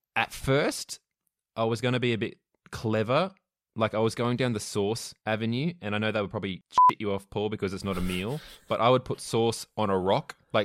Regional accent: Melbourne, Victoria, Australia; I'm from Melbourne, so I'm a bit of a coffee wanker

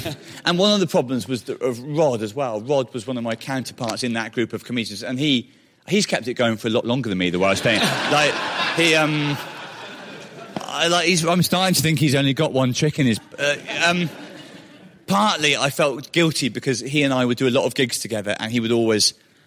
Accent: Wales, United Kingdom; I had accidentally carved a niche for myself as that Welsh guy.

